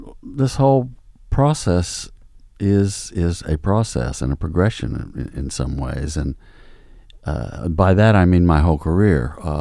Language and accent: English; Oklahoma, United States; also born or lived in Texas; I grew up in Oklahoma and Texas, and it's not.